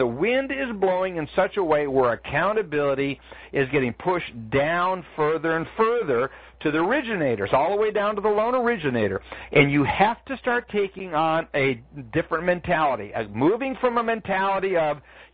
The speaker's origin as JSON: {"language": "English", "region": "Minnesota", "country": "United States", "tie": "born or raised there", "said": "I grew up in Minnesota and it's an agricultural community"}